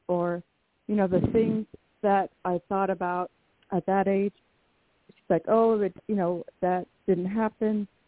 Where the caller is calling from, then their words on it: Washington, United States; And I am calling from Washington State.